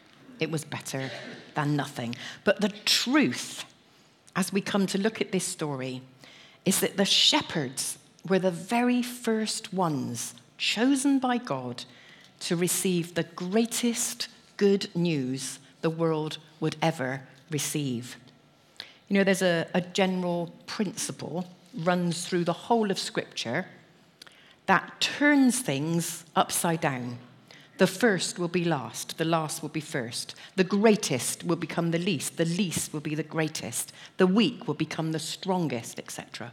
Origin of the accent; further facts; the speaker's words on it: Weston-super-Mare, South West England, United Kingdom; I was brought up in Weston-super-Mare.